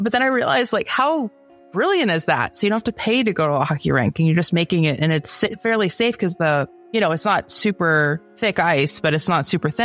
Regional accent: New England, United States; I grew up in New England, so I'm surprised I'm shocked by this

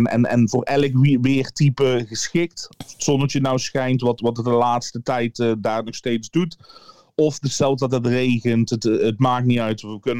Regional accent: Eindhoven, North Brabant, Netherlands; Ik zit heel erg Eindhoven.

